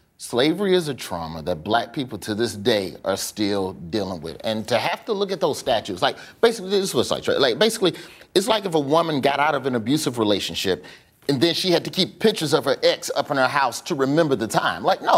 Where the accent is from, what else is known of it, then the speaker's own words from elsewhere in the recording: Alabama, United States; the pride of my home state of Alabama